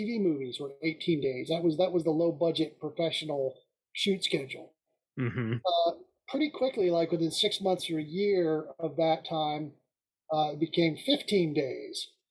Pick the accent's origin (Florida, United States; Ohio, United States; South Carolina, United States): Ohio, United States; moved away as an adult; now in Los Angeles, United States; When I moved to Los Angeles, you know, I came from Ohio originally.